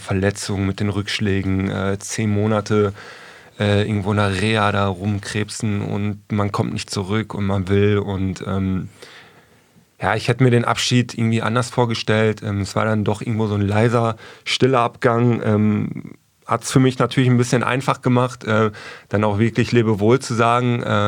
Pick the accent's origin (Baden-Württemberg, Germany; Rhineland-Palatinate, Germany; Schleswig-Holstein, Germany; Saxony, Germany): Baden-Württemberg, Germany; Aalen; born there; Ja, ich bin geboren